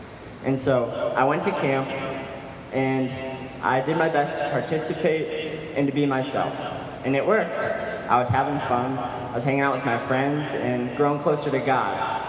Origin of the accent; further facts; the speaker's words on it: Algonquin, Illinois, United States; so hey guys … I'm from Algonquin, Illinois.